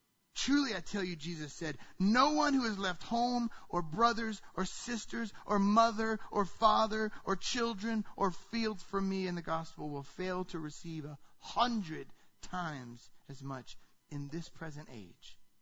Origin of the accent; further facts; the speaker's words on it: United States; because I'm an American and it's pretty easy to be who I am